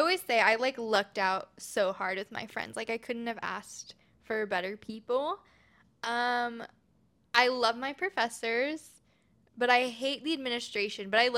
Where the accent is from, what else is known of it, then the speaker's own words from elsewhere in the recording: Oregon, United States; I'm from Oregon, like you.